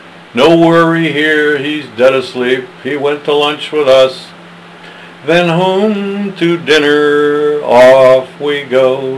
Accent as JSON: {"language": "English", "country": "Ireland", "said": "You'd never guess that I'm Irish, would you?"}